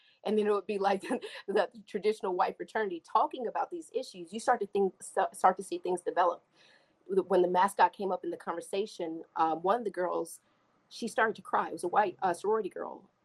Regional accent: Mississippi, United States; And so I literally thought that as a kid, even though I'm from Mississippi, praise God.

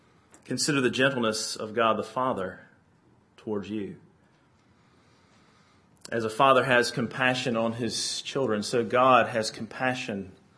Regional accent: Elkin, North Carolina, United States; Well, growing up in Elkin, North Carolina, the home of the Buckin' Elks, my favorite sport was tennis.

